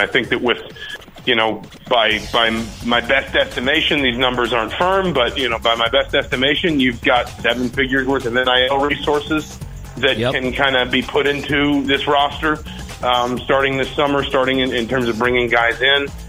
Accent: Atlanta, Georgia, United States; not just because I grew up in Atlanta

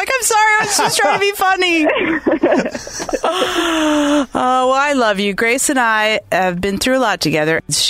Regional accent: Louisville, Kentucky, United States; I'm going to my hometown of Louisville, Kentucky this weekend.

